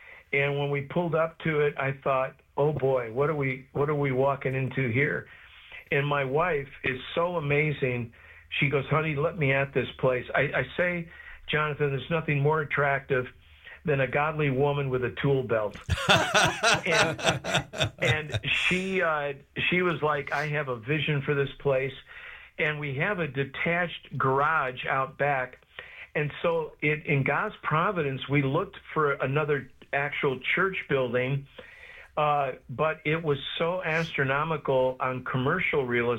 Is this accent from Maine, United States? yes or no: no; Chicago, Illinois, United States; now in Florida, United States; we can't imagine, both of us, I'm from Chicago area, she's from Michigan, we wouldn't trade sand over snow for anything in the world now.